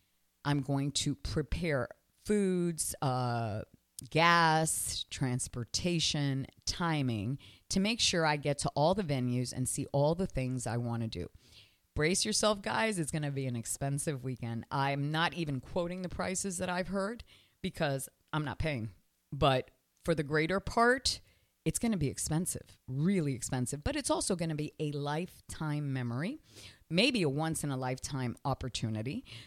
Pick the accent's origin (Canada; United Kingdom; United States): Canada; Now, I was raised in Canada, and I played hockey as my physical education, as well as skiing.